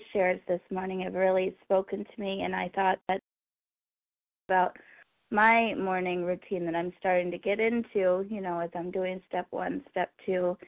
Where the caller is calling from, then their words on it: Wisconsin, United States; I'm calling from Wisconsin.